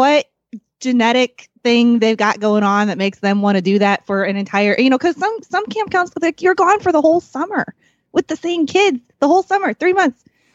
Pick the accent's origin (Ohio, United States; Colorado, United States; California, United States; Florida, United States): California, United States; San Diego; from San Diego.